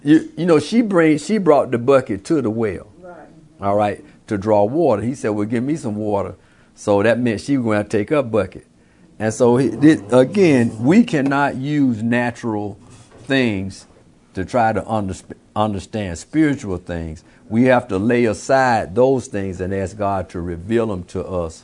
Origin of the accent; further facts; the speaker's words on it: Birmingham, Alabama, United States; I grew up in Birmingham, Alabama. So I know what people in Alabama would know, but that's not what people in Atlanta may know.